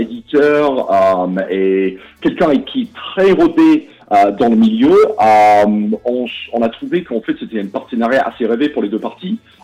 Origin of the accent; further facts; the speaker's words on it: United Kingdom; French is a second language; now in France; comme vous pouvez peut-être entendre avec mon accent, je suis pas né en France, je suis d'origine britannique.